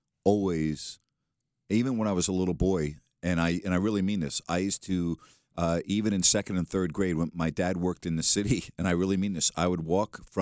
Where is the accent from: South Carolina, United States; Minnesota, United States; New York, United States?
New York, United States; You know, I grew up on Long Island, and I've been to New York City thousands of times, okay?